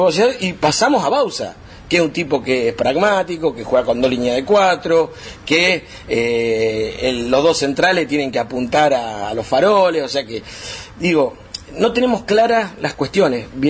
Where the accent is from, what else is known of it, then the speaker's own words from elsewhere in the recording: Argentina; Digo, somos Argentina, es muy difícil decir